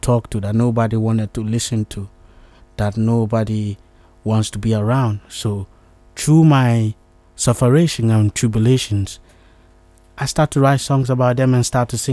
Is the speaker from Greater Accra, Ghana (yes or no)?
yes; Accra, Greater Accra, Ghana; I come from Ghana. Okay. I was born in Accra. And I'm just a humble Rasta man